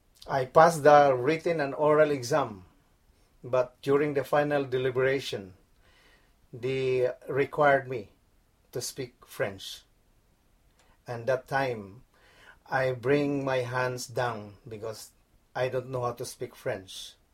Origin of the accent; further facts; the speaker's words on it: Philippines; moved away as an adult; now in Canada; I am Filipino-Canadian. My country of origin is Philippines. I was born on April 23, 1958.